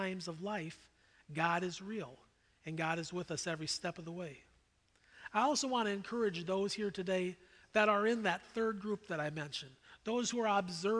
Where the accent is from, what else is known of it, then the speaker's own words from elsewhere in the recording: Iowa, United States; also born or lived in Minnesota; I grew up in Iowa, and I liked the Bears, and I liked the Cowboys. Then I spent many years in Minnesota